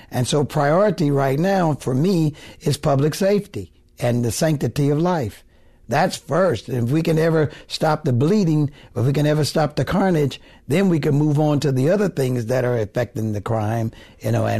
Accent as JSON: {"language": "English", "town": "Oakland", "region": "California", "country": "United States", "tie": "born or raised there", "also_born_or_lived": "Berkeley", "said": "No, I was born in Berkeley, but I grew up in Oakland. I've lived here 67 years."}